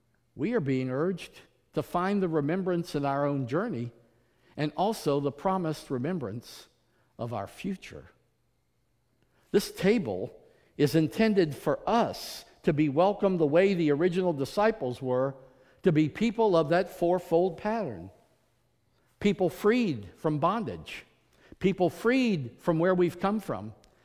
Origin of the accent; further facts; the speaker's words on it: New Orleans, Louisiana, United States; I grew up in New Orleans, the French bread capital of the world.